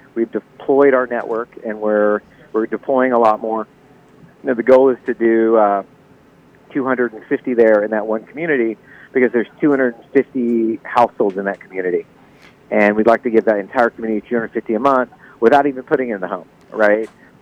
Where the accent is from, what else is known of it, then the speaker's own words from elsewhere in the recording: Oklahoma, United States; So I'm from Oklahoma originally, and the laws in Oklahoma made it kind of the perfect storm for us to participate.